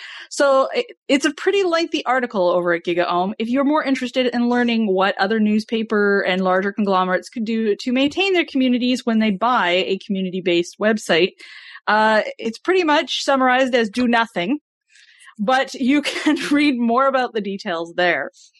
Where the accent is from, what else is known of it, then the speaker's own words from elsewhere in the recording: Canada; because I am Canadian, patriotic